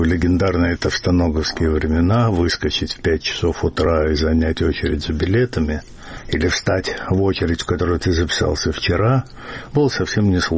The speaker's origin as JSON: {"language": "Russian", "region": "Saint Petersburg", "country": "Russia", "also_born_or_lived": "Ukraine / Belarus", "said": "отец служил, поэтому мы мотались по Союзу. Потом уже с института начинаю, я уже жестко ленинградец."}